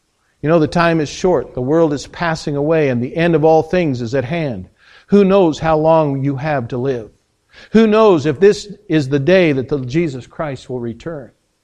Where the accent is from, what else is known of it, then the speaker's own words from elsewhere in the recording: Hutchinson, Kansas, United States; I take my hometown, Hutchinson, Kansas, okay? About 40,000 plus people.